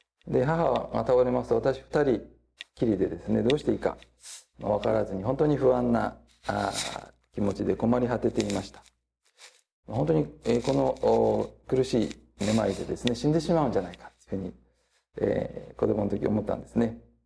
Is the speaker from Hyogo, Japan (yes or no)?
no; Toyama, Japan; 私は先ほどご紹介いただいたように、雪の深い、北陸地方のですね、富山県の出身です。